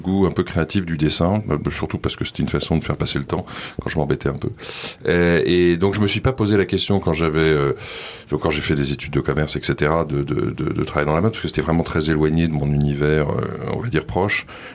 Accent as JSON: {"language": "French", "town": "Paris", "region": "Île-de-France", "country": "France", "tie": "born there", "said": "Mais sinon, je suis né à Paris, dans une famille assez nombreuse"}